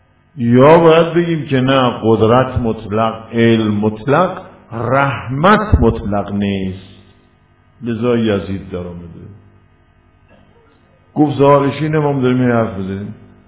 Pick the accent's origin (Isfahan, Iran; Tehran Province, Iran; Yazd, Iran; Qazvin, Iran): Yazd, Iran; مام که اصالتا یزدی هستیم